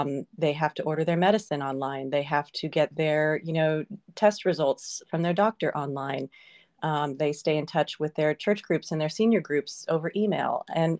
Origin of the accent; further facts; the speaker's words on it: Colorado, United States; so in my high school, I grew up in Colorado, and every year our drama teacher would write his own melodrama, and we would perform it.